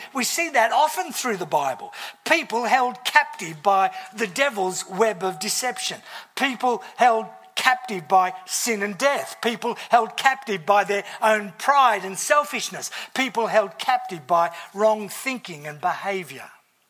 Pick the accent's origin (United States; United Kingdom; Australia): Australia; New South Wales; born there; I was born in New South Wales and had travelled around Australia in all sorts of places.